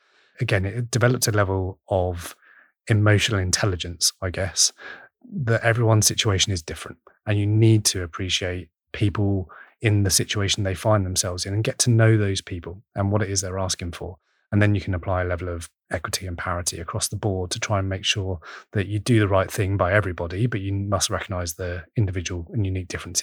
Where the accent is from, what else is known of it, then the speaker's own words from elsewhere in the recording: United Kingdom; as a Brit